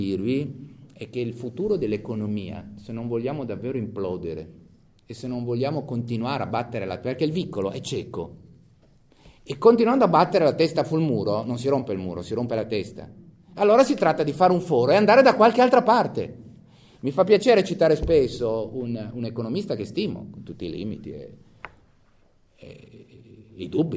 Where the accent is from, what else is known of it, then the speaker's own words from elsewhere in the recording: Ivrea, Piedmont, Italy; Io vengo da Ivrea, sono anche legato così da motivi di affezione